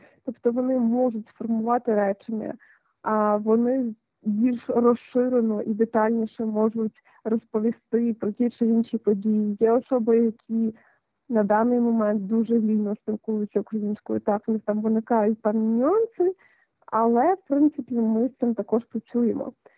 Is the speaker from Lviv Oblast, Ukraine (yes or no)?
yes; Lviv, Lviv Oblast, Ukraine; Я не є місцевою, так, я зі Львова.